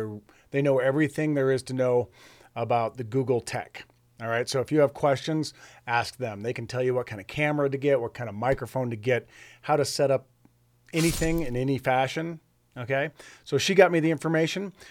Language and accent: English; Lander, Wyoming, United States; now in Laramie, United States; So I'm a Wyomingite. It's what I remember. It's what I know. I grew up in Lander and then came straight to Laramie, and I still live in Laramie.